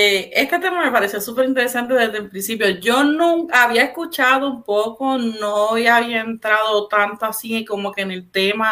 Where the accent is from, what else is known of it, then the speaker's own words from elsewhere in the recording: Puerto Rico; en el lado acá como puertorriqueño